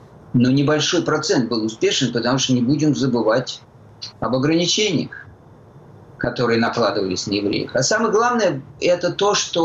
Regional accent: Moscow, Russia; я, когда рос в Москве в 60-е и 70-е годы, то рос я в кругу, который был по преимуществу еврейским.

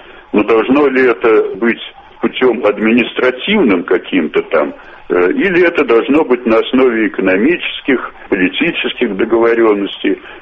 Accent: Moscow, Russia; Лично моя жизнь как москвича, пожалуй, не изменилась

